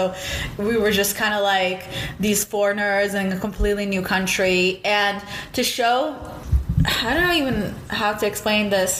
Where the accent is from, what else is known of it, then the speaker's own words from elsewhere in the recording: Israel; now in United States; when I grew up in Israel and he was always, I saw my dad would travel for work.